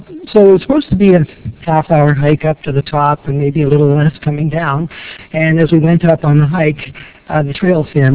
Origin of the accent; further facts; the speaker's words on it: Winnipeg, Manitoba, Canada; I'm also from Winnipeg, and really hadn't been to Toronto until the week of Silver Birch.